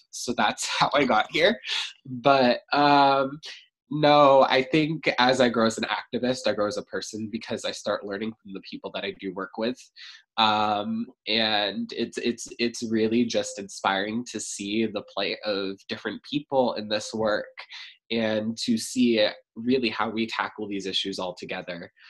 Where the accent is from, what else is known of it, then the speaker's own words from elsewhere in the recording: Raleigh, North Carolina, United States; now in Sanford, United States; I come from Raleigh, North Carolina, and that's like a really, really big city compared to Sanford, Maine.